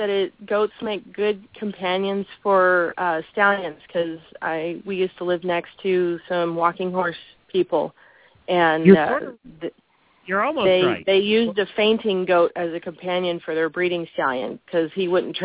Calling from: Texas, United States

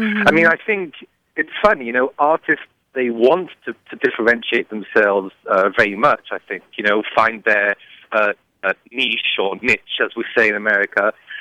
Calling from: Champaign, Illinois, United States; I'm calling you from Champaign, Illinois. I'm a graduate student at the University of Illinois.

